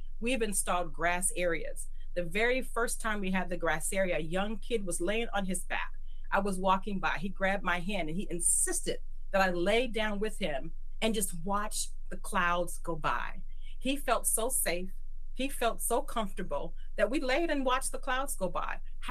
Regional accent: Oakland, California, United States; I'm born and raised in East Oakland

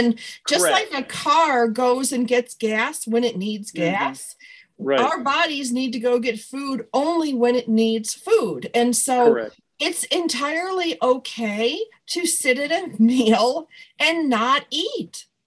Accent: Buffalo, New York, United States; I'm from Buffalo. Correct. I can do it there.

